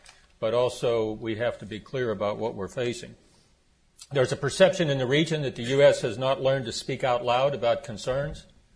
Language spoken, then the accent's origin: English; United States; accent: American; I feel like I should apologize for my accent. It occurs to me I'm the only person up here without a record of ever having a residence in Australia. But you'll have to excuse my Americanisms here, Peter.